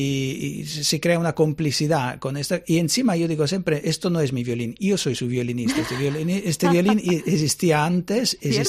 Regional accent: Rome, Lazio, Italy; Spanish is a second language; yo soy de Roma, pero donde viene mi padre

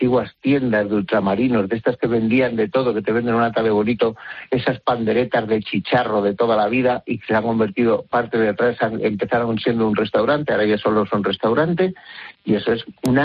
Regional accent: Villacastín, Castile and León, Spain; me enteré hace poco, él venía a buscarlos a mi pueblo de Villacastín, a casa de mi amigo Luis, que el pobre falleció hace unos meses.

